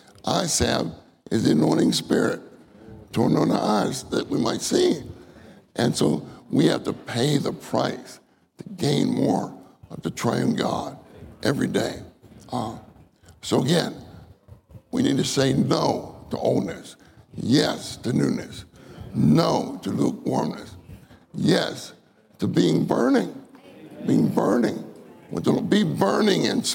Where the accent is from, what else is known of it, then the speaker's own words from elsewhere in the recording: Pennsylvania, United States; I am not a Texan. I grew up in Pennsylvania.